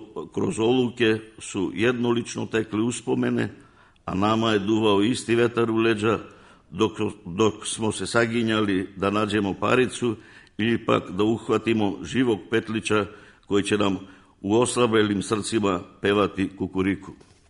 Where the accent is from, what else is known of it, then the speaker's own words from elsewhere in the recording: North Macedonia; Ja sam došao iz Makedonije